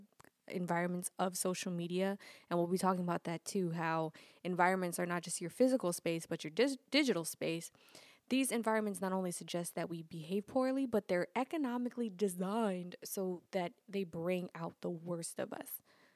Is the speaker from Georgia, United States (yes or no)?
no; Brooklyn, New York, United States; I'm from Brooklyn. Like, I built my first business at a young age.